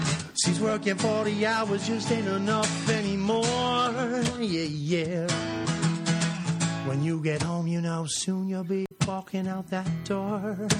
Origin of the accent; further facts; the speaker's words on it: New Jersey, United States; You could just say I'm from Jersey.